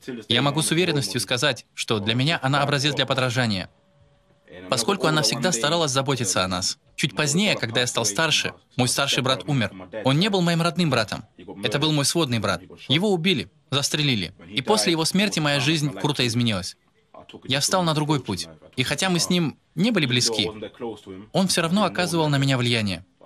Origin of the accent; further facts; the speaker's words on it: Bremen, Germany; Russian is a second language; Я родился и вырос в Германии, в городе Бремен. Это рядом с Гамбургом и Ганновером, север Германии. Меня растила мама, которая родом из Ганы, а также мой отчим, у которого американские корни.